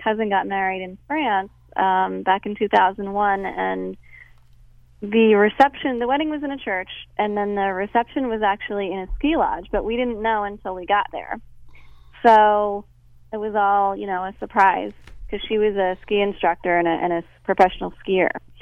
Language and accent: English; Millbrook, New York, United States; I grew up in Millbrook in Dutchess County.